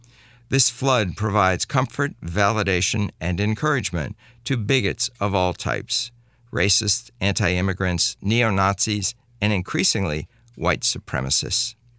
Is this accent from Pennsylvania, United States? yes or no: yes; Pittsburgh, Pennsylvania, United States; I said I was from Pittsburgh. I know baloney when I see it.